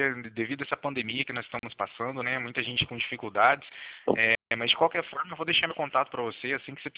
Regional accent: Cornélio Procópio, Paraná, Brazil; Eu sou de Cornélio Procópio, próximo Londrina, aqui do Paraná.

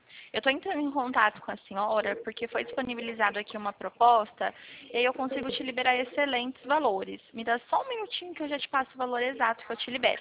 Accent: Araçatuba, São Paulo, Brazil; município de Araçatuba, eu sou daqui, tá?

